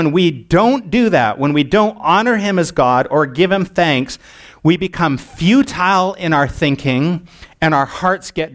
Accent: Port Alberni, British Columbia, Canada; I grew up on Vancouver Island on the far west coast of Canada in a small town called Port Alberni on the far west coast. Next stop west is Japan. And I grew up in a small Baptist church

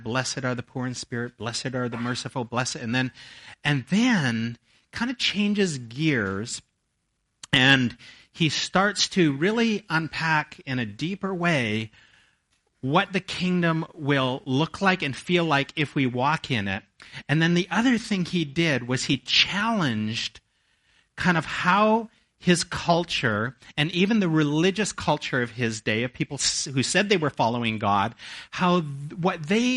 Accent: Canada; also born or lived in southern US; I'm from Canada, but I lived a number of years in the southern U.S., and it's hot and humid there.

